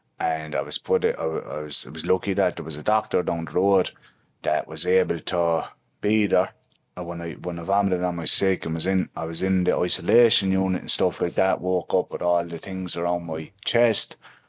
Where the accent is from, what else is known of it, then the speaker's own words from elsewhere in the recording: Limerick, Munster, Ireland; So I'm from Limerick City. I'm from the posh side of Limerick City, actually.